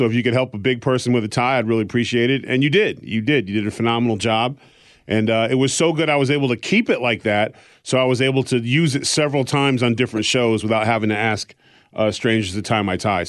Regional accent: Exeter, New Hampshire, United States; born there; So I was born actually in Exeter, New Hampshire, because that was the only hospital where he wouldn't be cuffed off

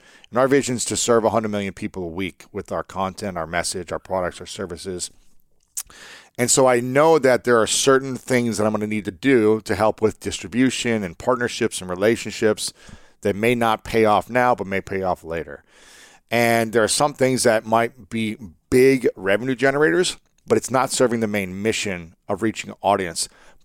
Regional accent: Ohio, United States; I'm from America. I'm from Ohio. I'm from this city.

